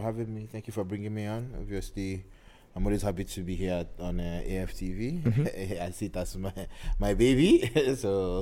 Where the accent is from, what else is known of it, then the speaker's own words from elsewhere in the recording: Owerri, Imo, Nigeria; moved away as an adult; now in United Kingdom; Owerri, town called Owerri, Imo State, and that's where I'm from Imo State. Grew up in Nigeria, schooled in Nigeria, my primary, secondary, university, that's my BSc in Nigeria.